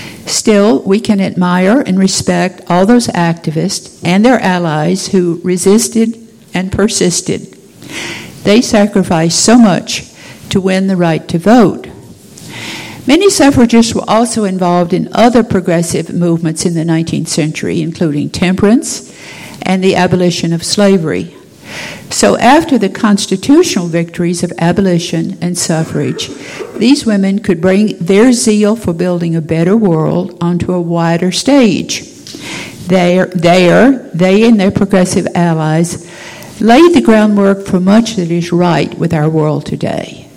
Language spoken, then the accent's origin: English; Tennessee, United States; I've always been proud that Tennessee, my home state, was the final state to ratify that constitutional amendment.